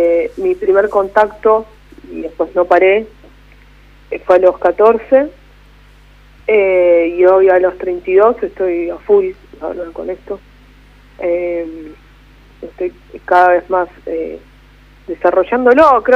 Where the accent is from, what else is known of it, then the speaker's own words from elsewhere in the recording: Coghlan, Buenos Aires, Argentina; Fui al centro, soy de Coghlan.